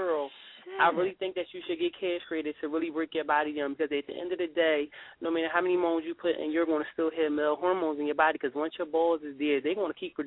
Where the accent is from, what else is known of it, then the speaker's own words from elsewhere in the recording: Philadelphia, Pennsylvania, United States; I'm from Philadelphia.